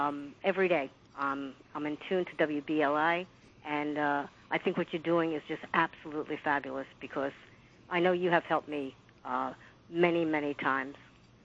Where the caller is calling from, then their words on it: Rockaway Beach, New York, United States; I am actually from Rockaway Beach.